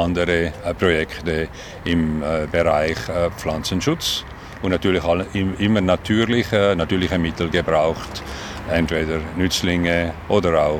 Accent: Switzerland; ich bin auf einem Bauernbetrieb aufgewachsen in der Schweiz, eine Tabakplantage eigentlich

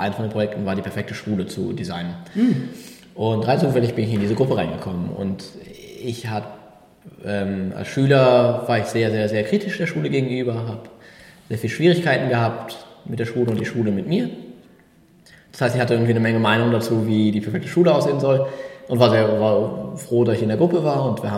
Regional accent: Germany; now in Spain; Ich bin südlich von Köln am Rand vom Westerwald aufgewachsen. Ich bin Österreicher, was meine Nationalität angeht, habe aber in Österreich nie gelebt, was man an meinem Akzent hört. Mit Familie von ein bisschen überall

